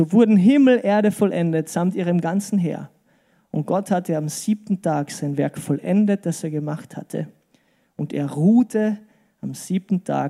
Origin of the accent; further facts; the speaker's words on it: Austria; Ich als Österreicher, von nichts kommt nichts, gell?